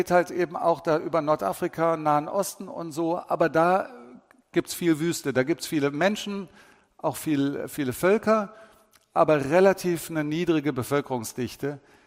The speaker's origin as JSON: {"language": "German", "country": "Nigeria", "said": "Bei uns in Nigeria haben wir so viele Gemeinden, so viele Christen, so viele Kirchen"}